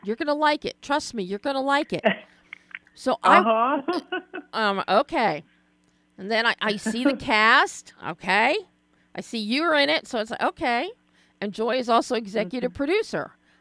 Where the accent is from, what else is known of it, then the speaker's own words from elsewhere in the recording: Philadelphia, Pennsylvania, United States; I'm from Philly. I'm from Philly. Believe me, I know colonial America.